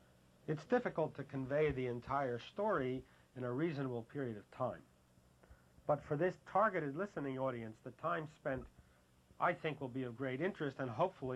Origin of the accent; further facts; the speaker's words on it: New York, United States; in my home state of New York, not everyone in the health food industry is aware of the state's efforts